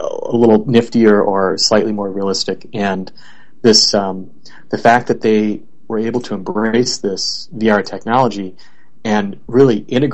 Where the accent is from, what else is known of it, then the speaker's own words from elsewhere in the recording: Chicago, Illinois, United States; I'm actually from the Chicago area.